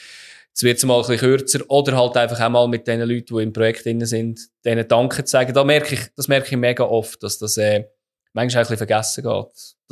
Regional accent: Switzerland; ich glaube, das ist nicht nur bei uns in der Schweiz so, aber wir sind noch prädestiniert dazu, weil wir auch ein bisschen ein zurückhaltendes Volk sind aus meiner Sicht.

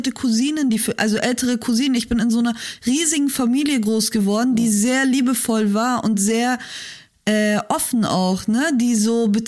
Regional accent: Munich, Bavaria, Germany; vor allem wir sind in München groß geworden

